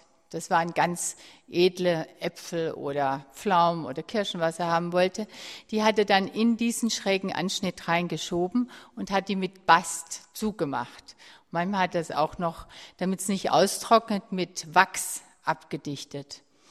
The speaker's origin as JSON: {"language": "German", "region": "Baden-Württemberg", "country": "Germany", "said": "ich komme ja aus dem Schwäbischen."}